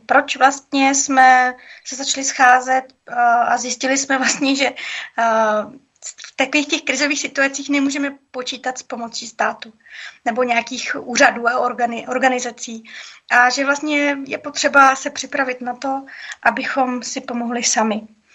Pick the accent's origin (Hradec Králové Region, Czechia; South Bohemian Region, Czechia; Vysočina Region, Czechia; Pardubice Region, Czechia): South Bohemian Region, Czechia; že bych moc rádi dělali to, co my u nás na Jihu Čech